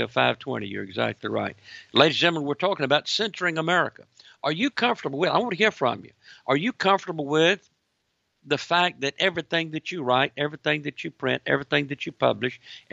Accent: United States; And I am fearful of where we're going as an American.

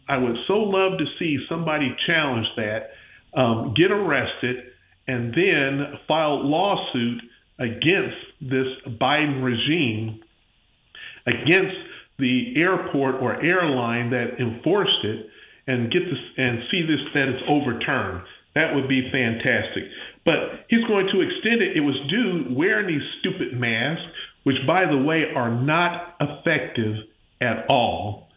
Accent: Pensacola, Florida, United States; I'm from the Panhandle in Florida, Pensacola area, small business owner.

